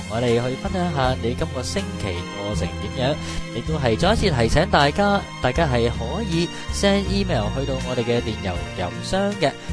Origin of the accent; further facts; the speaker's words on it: China; 其实发觉我哋中国人真系好幸福